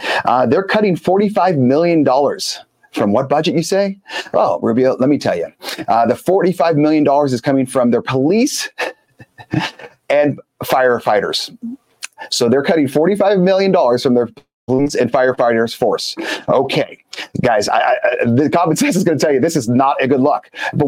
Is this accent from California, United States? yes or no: yes; California, United States; I'm actually from California. My mother still lives there, but it is not what it used to be.